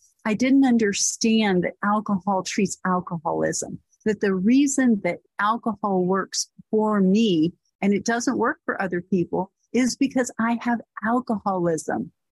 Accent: Corpus Christi, Texas, United States; I'm from Corpus Christi, Texas. If you don't know where that is, that's about 4 hours south of Houston, 4 hours north of Mexico.

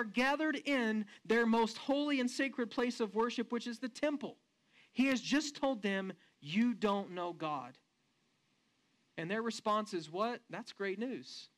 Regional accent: Odessa, Texas, United States; also born or lived in Midland; now in Hobbs, United States; where are you from? And I said, well, I was born in Odessa. I lived there for the first 23 years of my life. Then I moved to Midland, and I lived there for 14 years. Then I moved to Hobbs, and I lived here a little over 4 years.

